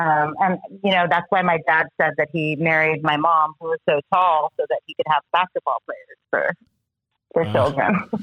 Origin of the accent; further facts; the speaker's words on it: Seal Beach, California, United States; also born or lived in Chicago, United States; So I guess I was three when we moved from Chicago to Seal Beach, California.